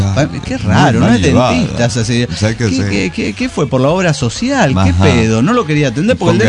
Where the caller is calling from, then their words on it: Puerto Vallarta, Jalisco, Mexico; de Puerto Vallarta, México.